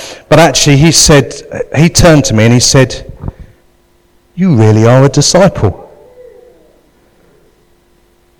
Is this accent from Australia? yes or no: no; United Kingdom; But we're very British.